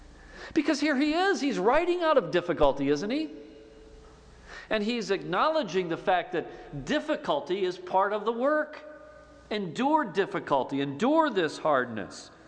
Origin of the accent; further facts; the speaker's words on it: Illinois, United States; But we should understand, as American Christians and Sauk Valley Christians, we should understand that our privilege of very little true persecution is an anomaly.